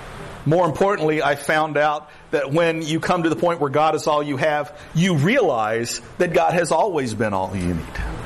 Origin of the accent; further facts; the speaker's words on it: the South, United States; I grew up in the South. Y'all understand that.